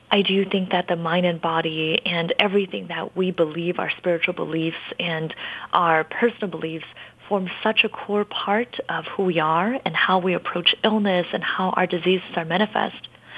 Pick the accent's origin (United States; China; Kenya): China; I grew up in China